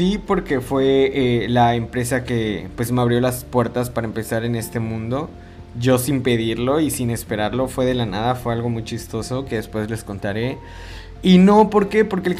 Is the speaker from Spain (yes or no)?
no; Cancún, Quintana Roo, Mexico; also born or lived in Veracruz; soy originario de Veracruz, nacimiento ahí. Me mudé desde muy pequeño a la ciudad de Cancún, donde pues crecí y me desarrollé.